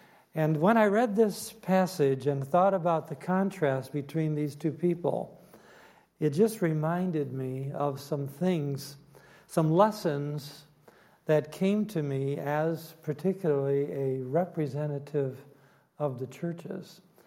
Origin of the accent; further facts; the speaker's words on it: Michigan, United States; born there; Even though I was born in Michigan, and some of you have held that against me, I know, all of these days.